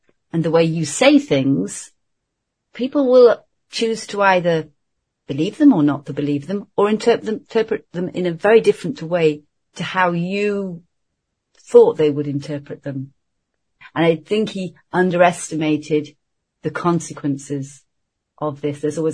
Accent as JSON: {"language": "English", "country": "United Kingdom", "said": "It's the identity of who we are as the British."}